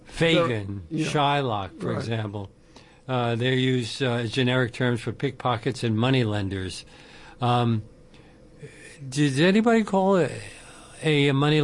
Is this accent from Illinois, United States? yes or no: no; Brooklyn, New York, United States; Well, I grew up poor in Williamsburg, Brooklyn.